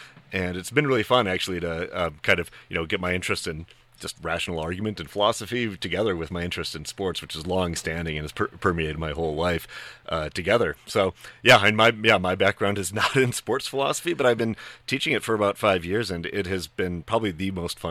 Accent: Wisconsin, United States; Yeah, I'm from Wisconsin. And, you know, in Wisconsin, sports is definitely something that you grow up

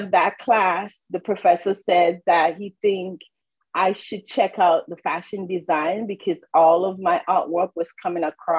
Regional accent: St. Vincent & Grenadines; moved away; besides the fact that I was born in St. Vincent and the Grenadines, everything, my food, my heritage, my parents, just everything.

